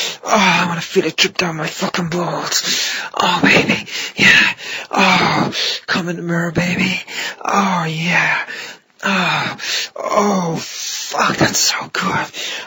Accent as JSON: {"language": "English", "country": "Ireland", "said": "I'm Irish. We invented Halloween."}